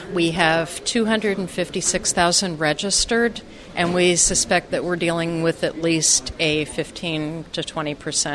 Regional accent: Elizabeth, Colorado, United States; I'm a member of the Camelid Alliance, and I'm from Elizabeth, Colorado.

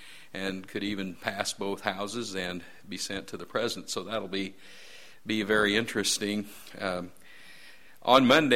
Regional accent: Nebraska, United States; since I'm from Nebraska, is just a couple comments on the Keystone XL pipeline.

